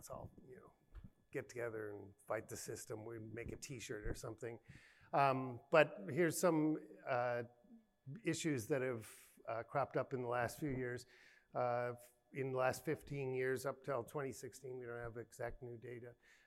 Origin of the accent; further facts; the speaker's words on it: Minnesota, United States; I'm from Minnesota, it's a rural.